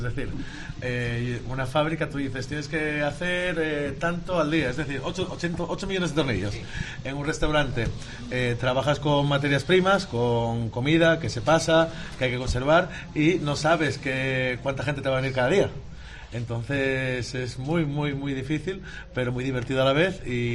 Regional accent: Oreña, Cantabria, Spain; Yo estudié en Oreña, me crié en Oreña y ahí en el instituto de secundaria.

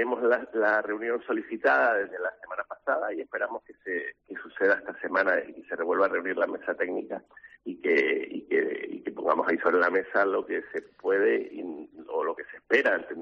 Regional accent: Canary Islands, Spain; preocupados como canario por la imagen que se pueda dar

